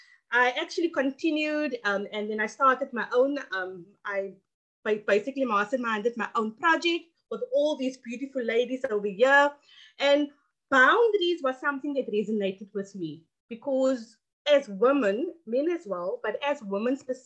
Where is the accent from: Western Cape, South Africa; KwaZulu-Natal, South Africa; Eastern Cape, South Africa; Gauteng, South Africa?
Western Cape, South Africa; Cape Town; from Cape Town, South Africa.